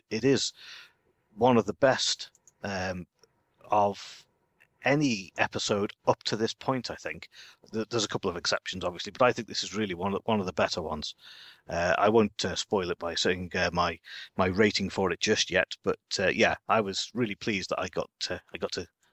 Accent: Liverpool, North West England, United Kingdom; I come from the Liverpool area of the UK.

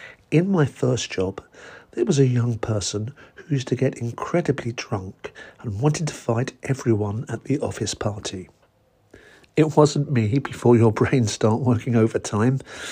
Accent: England, United Kingdom; And I'm English.

